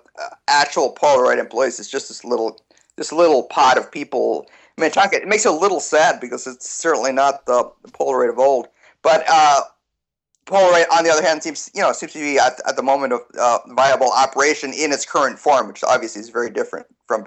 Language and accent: English; Puerto Rico; back when I was a kid growing up in Puerto Rico